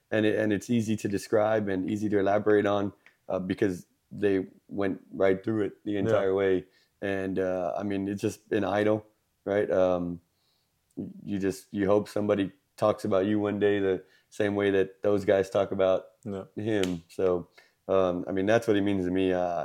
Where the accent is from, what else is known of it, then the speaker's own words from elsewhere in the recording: San Antonio, Texas, United States; I mean, growing up in San Antonio, we got used to playoff success, right?